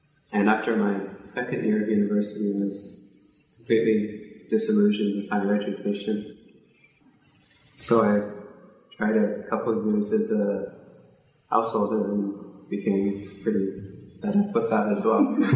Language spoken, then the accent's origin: English; Denver, Colorado, United States; born there; I was born in Denver, Colorado in 1986.